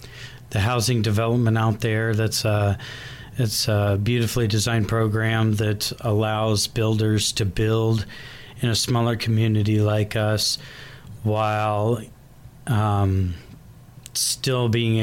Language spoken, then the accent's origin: English; Dexter, Iowa, United States; also born or lived in Virginia; I grew up in Dexter. Lived there all the way through high school.